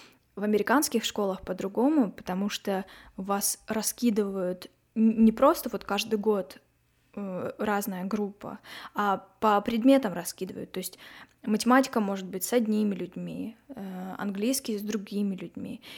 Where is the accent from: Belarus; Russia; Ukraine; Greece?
Russia; Irkutsk, Irkutsk Oblast; мы едем обратно в мой родной город Иркутск. Второй раз, когда я приехала уже в 16 лет, то есть вот 2 года мы здесь пробыли, мы с папой уехали обратно в Иркутск, я там закончила школу